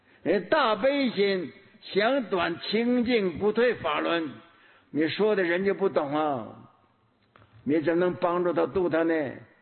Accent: China; 咱们是中国人，连中国这文字不懂。

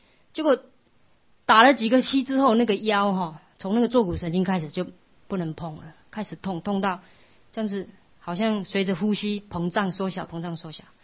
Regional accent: Taiwan; 一直到我们从台湾来，都连看都不要看

